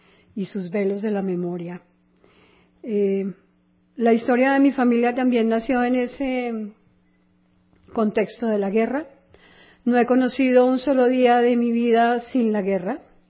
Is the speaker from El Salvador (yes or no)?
no; Líbano, Tolima, Colombia; born there; Y eso ocurrió allá en el Líbano, donde yo nací